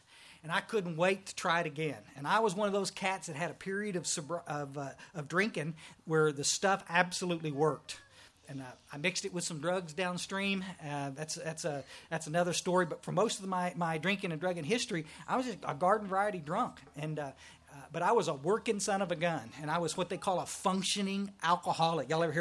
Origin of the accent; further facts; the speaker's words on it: Texas, United States; also born or lived in Odessa; I was born out in West Texas, out in oil field trash, and we moved to the hill country because Dad wanted, he said, we got to get you kids someplace close to water, because there's in Odessa, Texas.